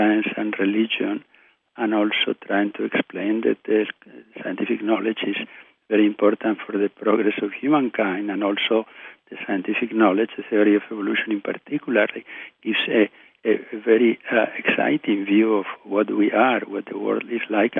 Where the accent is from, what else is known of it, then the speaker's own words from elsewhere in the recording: Spain; English is a second language; moved away as an adult; now in United States; I grew up in Franco's era, but I left Spain to study in New York at Columbia University in 1961.